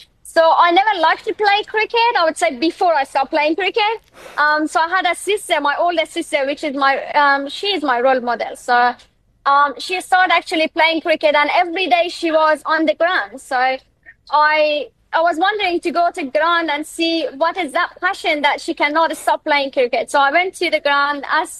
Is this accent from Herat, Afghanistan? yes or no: yes; Herat, Afghanistan; English is a second language; moved away as an adult; I'm from Herat, which is western part of Afghanistan.